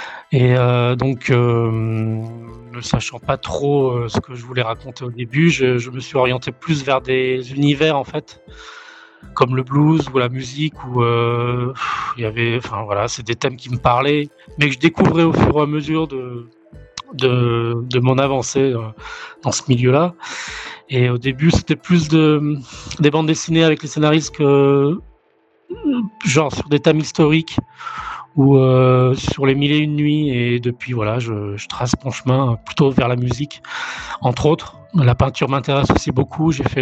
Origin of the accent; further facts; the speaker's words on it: Angoulême, Nouvelle-Aquitaine, France; born there; je suis né à Angoulême et je vis de mon dessin depuis 30 ans.